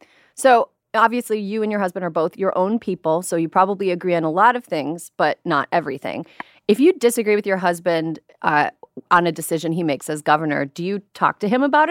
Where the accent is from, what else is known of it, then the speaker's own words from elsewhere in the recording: Midwest, United States; I'm a transplant. I'm from the Midwest. I tried out New York, love New York, came out here, and now I'm like, I'm in it.